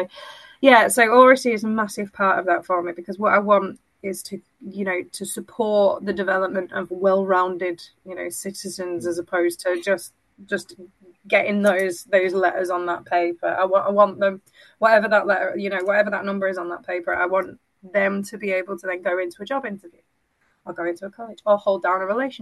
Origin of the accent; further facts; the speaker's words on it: Germany; also born or lived in Oldham, England; I was born in Oldham, but I was raised in Germany on an American army base.